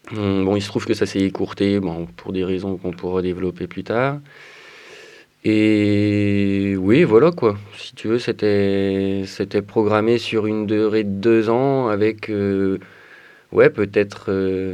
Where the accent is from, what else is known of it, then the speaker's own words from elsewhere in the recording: Hauts-de-France, France; Parce que je suis originaire du Nord à la base, quoi.